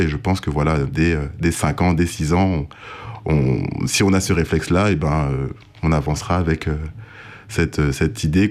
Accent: France; born there; Je suis né en France, mais je suis de parents congolais

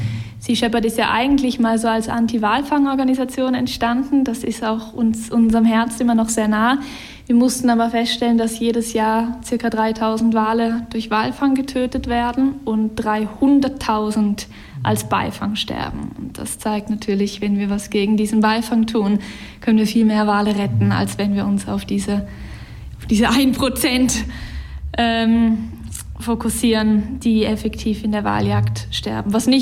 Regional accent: Baden-Württemberg, Germany; Ich komme eigentlich aus dem Schwarzwald, also eigentlich nicht gerade von der Küste irgendwo. Bin 29 Jahre alt

